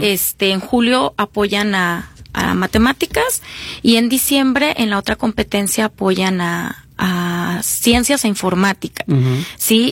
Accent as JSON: {"language": "Spanish", "town": "Cocula", "country": "Mexico", "said": "De Cocula."}